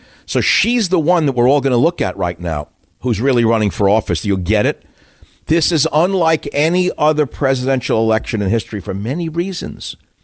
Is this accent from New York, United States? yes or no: yes; New York City, New York, United States; You know, I grew up in New York City, as I've told you. My dad had a store on then the Lower East Side, which was a dump, a slum.